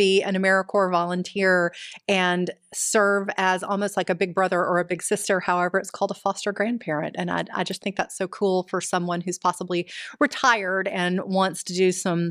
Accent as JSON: {"language": "English", "town": "Little Rock", "region": "Arkansas", "country": "United States", "tie": "born or raised there", "said": "But I tell you, I grew up here. I grew up in Little Rock."}